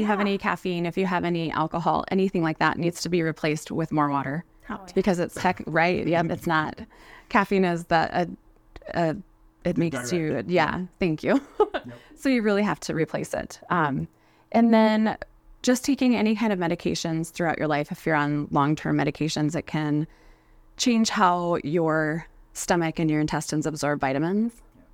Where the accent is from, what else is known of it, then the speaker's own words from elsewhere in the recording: Rapid City, South Dakota, United States; Okay, well, I born and raised in Rapid City. I've lived here my whole life, all 42 years.